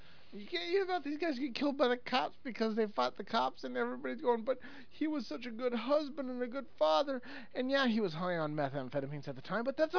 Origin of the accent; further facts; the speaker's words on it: West Coast, United States; And I was considered a flaming liberal there because I came from the West Coast and I had a few different beliefs.